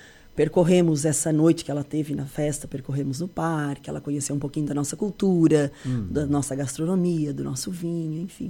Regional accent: Urussanga, Santa Catarina, Brazil; nós somos de Iruçanga, Iruçanga.

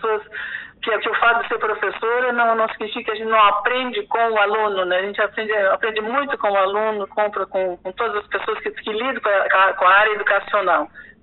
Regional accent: Siderópolis, Santa Catarina, Brazil; now in Urussanga, Brazil; Eu sou sideropolitana, né? Sideropolitana. Comecei na educação em Siderópolis

